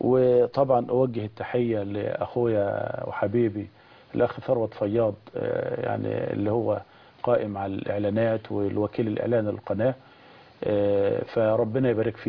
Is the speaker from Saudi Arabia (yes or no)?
no; Egypt; بلدنا مصر.